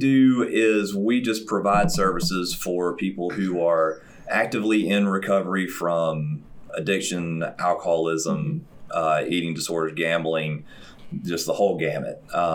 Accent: Tuscaloosa, Alabama, United States; Yeah, so I am from Tuscaloosa.

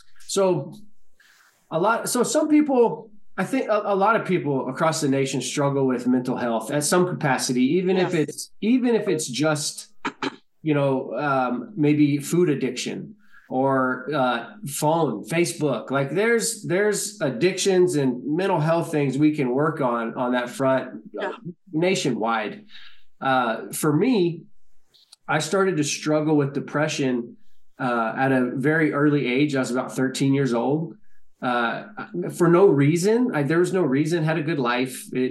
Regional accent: Bandera, Texas, United States; So I grew up in Texas, Bandera, Texas, which is actually where Warrior's Heart is located.

